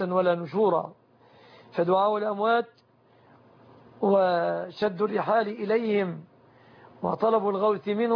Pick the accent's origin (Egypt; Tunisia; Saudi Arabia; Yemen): Egypt; في بلادنا مصر